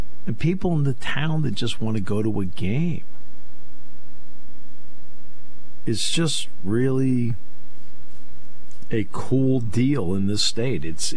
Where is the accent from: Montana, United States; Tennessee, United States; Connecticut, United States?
Connecticut, United States; I grew up in Connecticut. Now, I loved high school football.